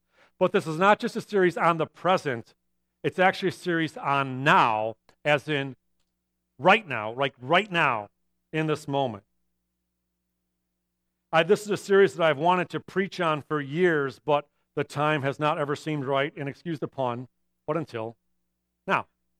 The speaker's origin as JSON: {"language": "English", "region": "Michigan", "country": "United States", "tie": "born or raised there", "said": "Now, I'm born and raised in Michigan, so I'm not surprised that it snowed yesterday and it might snow today."}